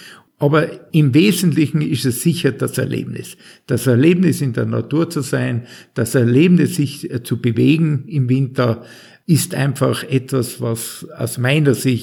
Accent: St. Anton am Arlberg, Tyrol, Austria; Ja, also für mich ist logisch meine Heimat nach wie vor.

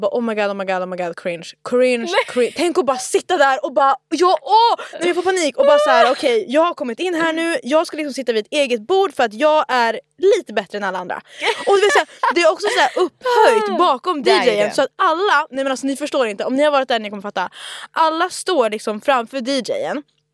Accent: Umeå, Västerbotten County, Sweden; Men alltså i Umeå, där jag kommer ifrån, shoutout till er

